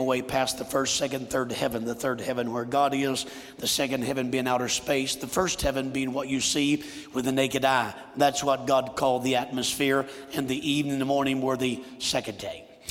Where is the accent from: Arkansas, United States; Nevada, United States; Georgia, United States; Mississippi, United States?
Arkansas, United States; now in Houston, United States; I am originally from Arkansas. I do live in Houston, Texas. I've been there for 8 years